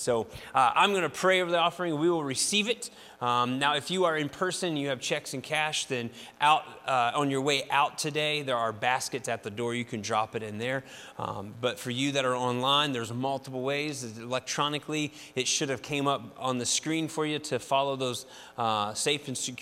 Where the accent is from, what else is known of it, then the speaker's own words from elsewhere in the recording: West Virginia, United States; Weather doesn't bother me. I'm from West By God, Virginia. We're used to a little bit of cold, a little bit of weather.